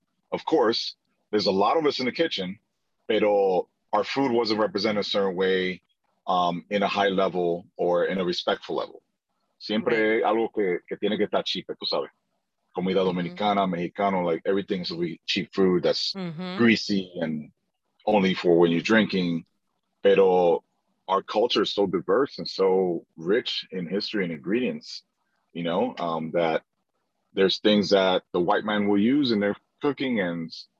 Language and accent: English; New York City, New York, United States; now in Oakland, United States; born and raised in New York City, Washington Heights.